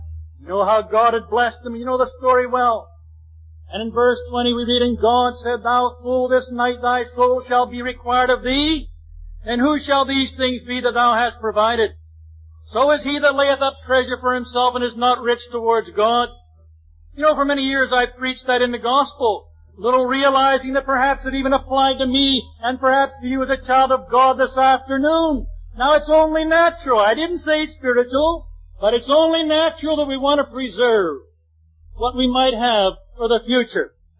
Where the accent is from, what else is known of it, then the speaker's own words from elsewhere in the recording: Scotland, United Kingdom; I'm a Scotsman. I've never given hilariously.